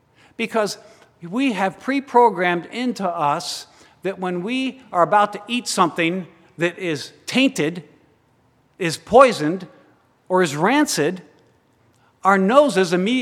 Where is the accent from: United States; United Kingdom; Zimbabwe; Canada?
United States; Lexington; when I was a kid, and I grew up in Lexington